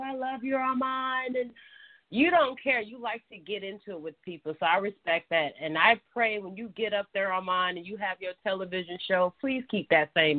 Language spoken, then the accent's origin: English; the South, United States; I'm from the South. We say bitch loosely, honey.